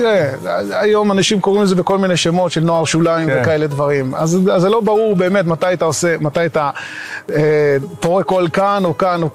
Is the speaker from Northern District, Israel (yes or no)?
yes; Safed, Northern District, Israel; גדלתי בצפת, בעיר העתיקה.